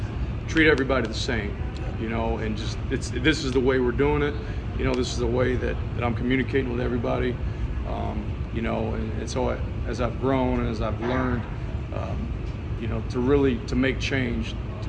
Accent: Alabama, United States; So, born and raised in Alabama, played high school football at Prattville High, went on to play college football at UAB

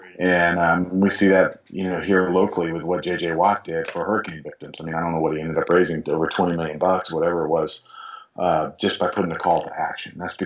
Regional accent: Georgia, United States; Fantastic book by a Georgia author. I'm from Georgia.

